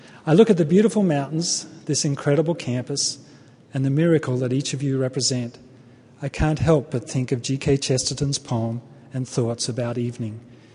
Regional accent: Australia; I come from Australia, so that's why I think you talk funny.

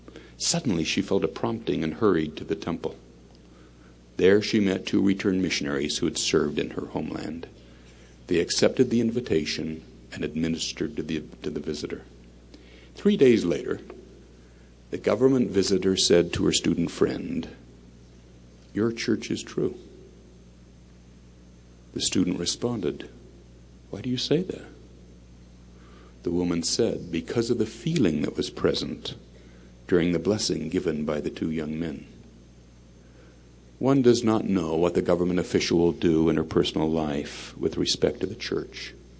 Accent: California, United States; I explained to him that I was from the California Bay Area, and this type of thing was just unheard of.

